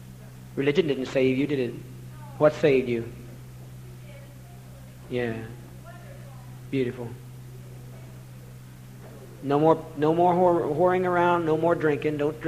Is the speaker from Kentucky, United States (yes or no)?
no; Indianapolis, Indiana, United States; Every church in my town, my hometown in Indianapolis, every holiness church